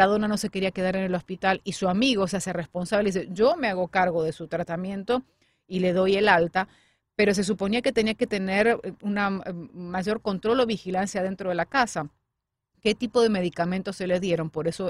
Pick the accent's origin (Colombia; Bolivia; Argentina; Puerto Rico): Argentina; te lo digo ya como argentina, ¿no?